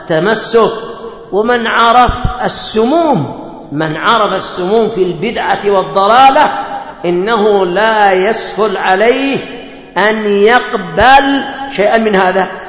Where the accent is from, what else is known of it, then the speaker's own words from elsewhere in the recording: Yemen; هذا عندنا في اليمن، أسست الحزبية في اليمن عندما أقيمت الوحدة